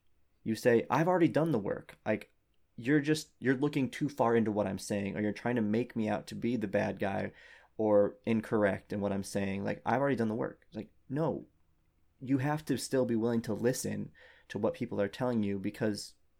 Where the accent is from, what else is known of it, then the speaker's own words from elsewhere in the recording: United States; specifically as a straight white dude growing up in America